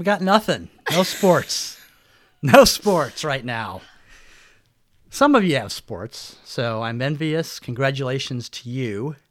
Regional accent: Colorado, United States; I grew up in Colorado, so I know what skiing is really like.

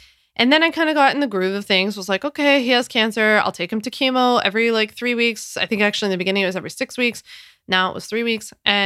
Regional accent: Philadelphia, Pennsylvania, United States; now in New York, United States; So like a full rewind is that I'm from Philly, born and raised. I just moved to New York back at the very like early fall last year.

